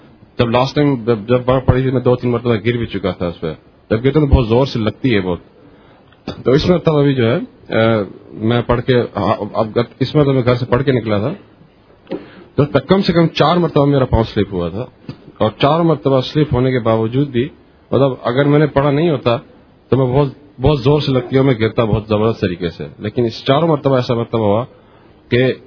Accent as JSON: {"language": "Urdu", "town": "Karachi", "region": "Sindh", "country": "Pakistan", "said": "ویسے تو میں کراچی سے بلانگ کرتا ہوں, لیکن میں لاہور اسپیشلی صرف درس کے لیے آیا تھا"}